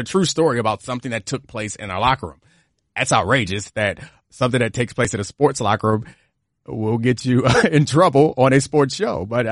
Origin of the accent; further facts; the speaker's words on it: Maryland, United States; I think growing up in Baltimore County, it's like going to public schools.